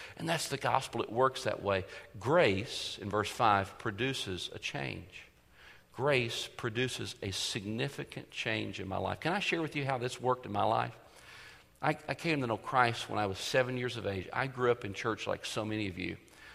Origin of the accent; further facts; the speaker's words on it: Kentucky, United States; Really what I was going to do growing up in Kentucky, I was told large churches had gyms